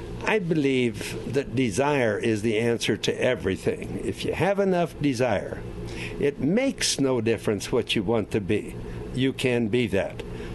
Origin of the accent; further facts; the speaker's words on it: Albuquerque, New Mexico, United States; also born or lived in Colorado Springs; I grew up in Albuquerque, and I wasn't born there, but practically born there, lacking a year and a half. Came from Colorado Springs, and then we started racing.